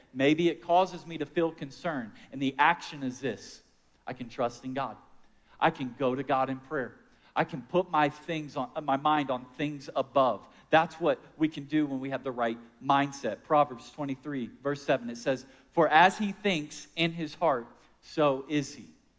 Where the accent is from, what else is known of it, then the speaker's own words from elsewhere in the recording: Houston, Texas, United States; growing up in Houston, Texas, a large school district. Shout out Cyfair Independent School District.